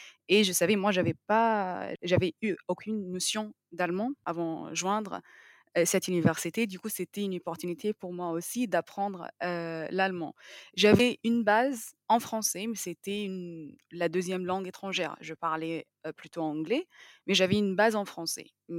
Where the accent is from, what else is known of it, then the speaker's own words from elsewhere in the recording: Cairo, Cairo Governorate, Egypt; born there; French is a second language; Moi, je suis née au Caire et j'ai fait mes études en pharmacie en Égypte.